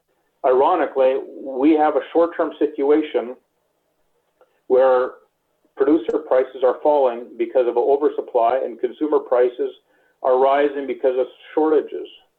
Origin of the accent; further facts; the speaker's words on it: Manitoba, Canada; I'm a producer from Manitoba